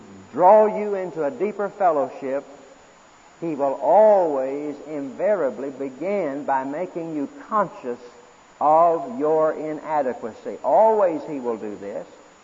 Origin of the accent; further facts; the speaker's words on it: Fort Smith, Arkansas, United States; When I was growing up in Fort Smith, Arkansas, we had a fellow in our town